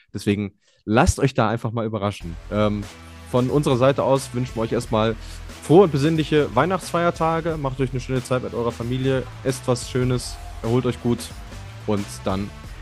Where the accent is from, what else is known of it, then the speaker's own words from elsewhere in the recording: North Rhine-Westphalia, Germany; wie sagt man so salopp bei uns in Ostwestfalen